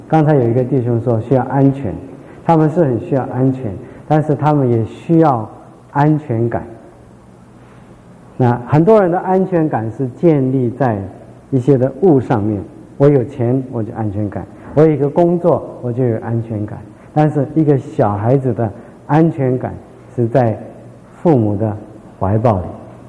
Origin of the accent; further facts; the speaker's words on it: Shandong, China; Chinese is a second language; 我这个我是山东人，学的国语，有的字我就讲不出来